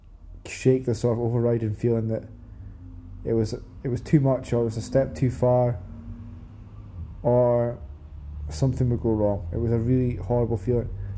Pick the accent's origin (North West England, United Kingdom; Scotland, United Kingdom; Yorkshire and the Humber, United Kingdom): Scotland, United Kingdom; I mean, obviously I like being Scottish and I think being Scottish is great